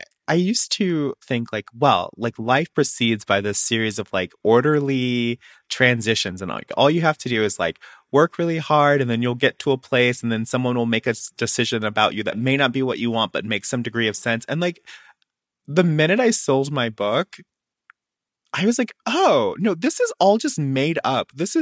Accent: Alabama, United States; I'm Black. I'm queer. I'm from Alabama. I grew up on a farm.

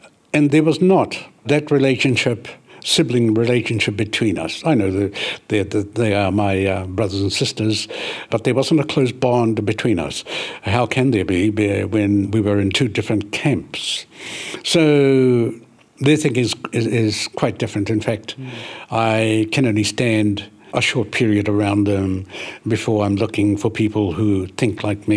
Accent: Ruatahuna, Bay of Plenty, New Zealand; It depends where you're from. And we're from Ruatahuna

